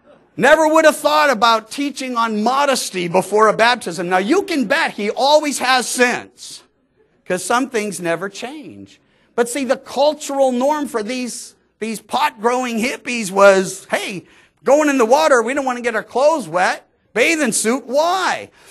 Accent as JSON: {"language": "English", "region": "California", "country": "United States"}